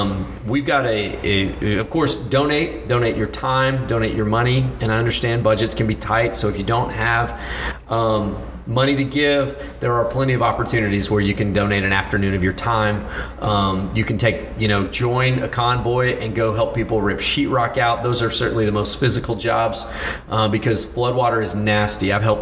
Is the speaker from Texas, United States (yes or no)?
yes; Port Neches, Texas, United States; I grew up in Port Neches, so I've got tons of friends whose homes were flooded.